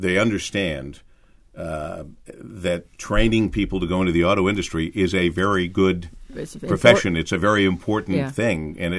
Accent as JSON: {"language": "English", "region": "Michigan", "country": "United States", "said": "If they know I'm from Michigan at the stand, on the Chrysler stand, for example, they'll come over"}